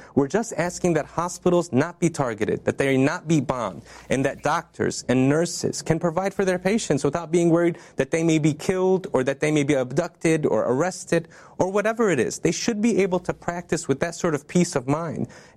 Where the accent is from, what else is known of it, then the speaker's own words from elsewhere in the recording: United States; just as an American doctor who works in the United States